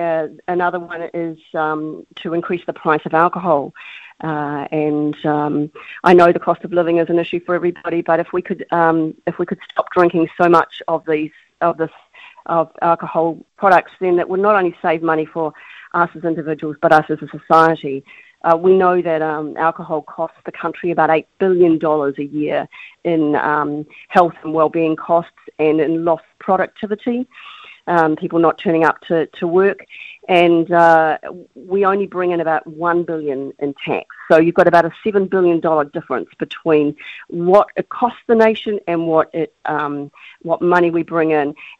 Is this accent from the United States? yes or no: no; New Zealand; certainly the environment that I grew up in Aotearoa, we didn't have the marketing.